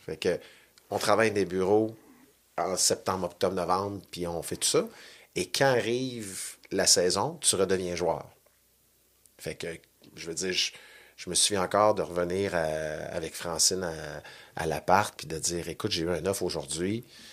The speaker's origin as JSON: {"language": "French", "town": "Val-d'Or", "region": "Quebec", "country": "Canada", "said": "mais moi, je viens de l'Abitibi, Val-d'Or."}